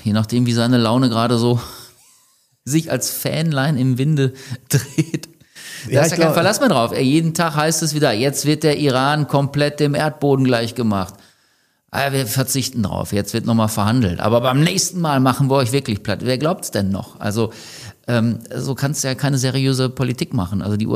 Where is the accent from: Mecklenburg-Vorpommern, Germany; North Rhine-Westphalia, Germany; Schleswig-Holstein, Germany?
North Rhine-Westphalia, Germany; Bottrop; Ich komme aus Bottrop.